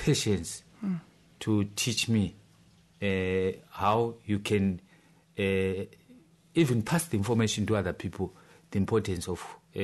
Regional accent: Hwange, Matabeleland North, Zimbabwe; when I grew up in Tete, that is Wange, near one of the biggest national park, that is Wange National Park in Zimbabwe.

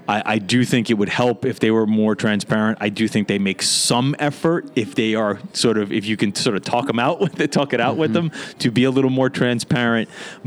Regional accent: New York City, New York, United States; All right. So I grew up in New York City, in Queens to be specific, which is not necessarily a hotbed of college football, right?

